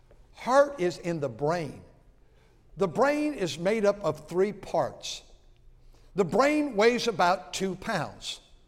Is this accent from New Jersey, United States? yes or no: no; California, United States; also born or lived in Milwaukee; I was born in Milwaukee, but 24 months later, we came to California. And I've been here my whole entire life.